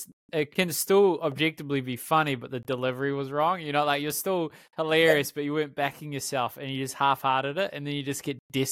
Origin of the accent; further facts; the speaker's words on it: Palmerston North, Manawatū-Whanganui, New Zealand; you just shouted out my hometown, mate. Used to clean the plaza, sweep the floors 4 a.m. to 8 a.m.